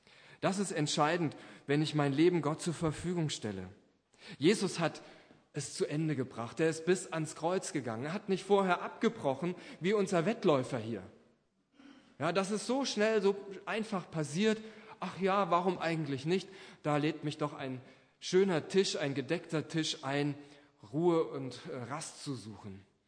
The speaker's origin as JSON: {"language": "German", "town": "Niederweisel", "region": "Hesse", "country": "Germany", "tie": "born there", "said": "lebt noch in meinem Geburtsort Niederweisel"}